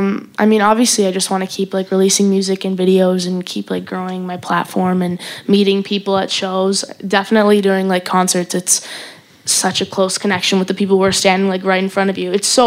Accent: Calgary, Alberta, Canada; Calgary, Canada.

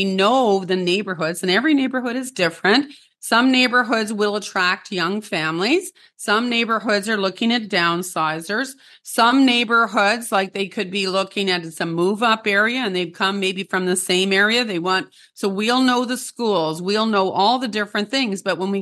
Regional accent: Canada; So as a Canadian

